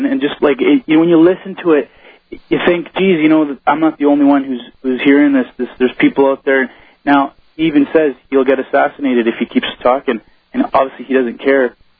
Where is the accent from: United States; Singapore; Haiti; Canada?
Canada; Well, I'm Canadian, and I follow that saying, give me liberty or give me death.